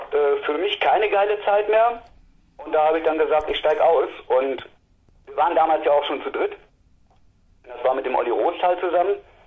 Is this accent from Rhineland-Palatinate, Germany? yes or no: no; Hanover, Lower Saxony, Germany; Wir kommen aus Hannover, ja.